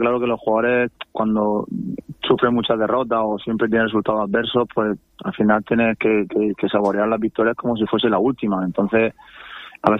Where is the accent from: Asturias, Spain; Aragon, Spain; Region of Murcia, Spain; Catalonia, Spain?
Region of Murcia, Spain; Águilas; yo soy de Águilas, yo vivo en Águilas y nací en Águilas, ¿no?